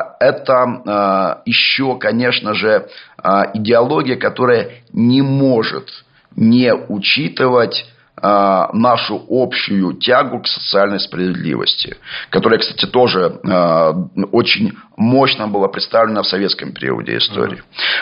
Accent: Belarus; Мы, белорусы, очень четко увидели, к чему приводит попытка запустить процессы управляемого хаоса.

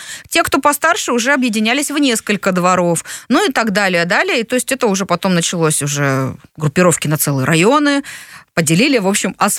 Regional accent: Bishkek, Kyrgyzstan; я выросла в Бишкеке на Дзержинке, тогда это был район Дзержинка, Нижняя Разбекова там

